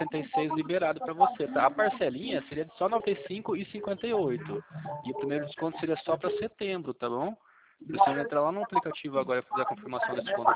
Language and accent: Portuguese; Pirassununga, São Paulo, Brazil; Eu sou aqui de São Paulo, interior de São Paulo, de Pirassununga.